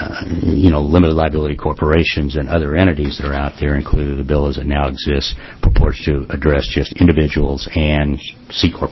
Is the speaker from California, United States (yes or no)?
yes; California, United States; I'm a Californian who's about to transfer property as part of an exchange